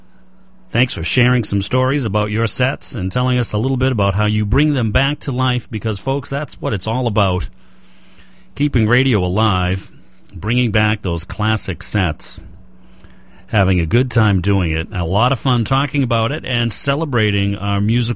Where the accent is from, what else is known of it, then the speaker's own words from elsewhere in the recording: Boston, Massachusetts, United States; accent: Boston; Yeah, well, I've been told my Boston accent isn't too bad